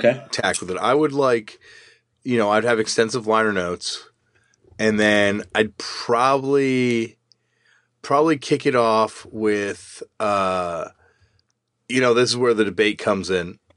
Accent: Toronto, Ontario, Canada; because I'm from Toronto

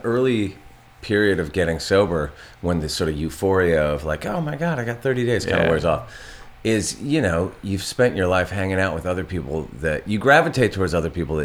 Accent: Santa Barbara, California, United States; That's how I felt growing up, because I grew up in Santa Barbara, you know, yeah. a little bit north here.

